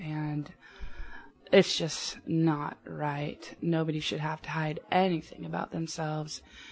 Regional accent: Anaheim, California, United States; now in Long Beach, United States; I am from Anaheim, California originally, but I live in Long Beach now.

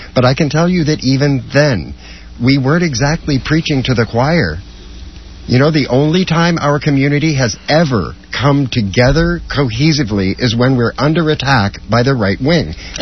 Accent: Seattle, Washington, United States; I grew up in Seattle, Washington, and when I was in high school, I was the first gay foster child in the nation to be knowingly placed by the state in an openly gay foster home.

